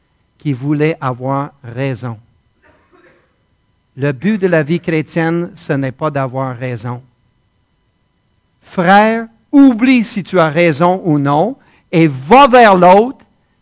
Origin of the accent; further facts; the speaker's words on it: Winnipeg, Manitoba, Canada; La valeur numéro un avec laquelle j'ai été élevé à Winnipeg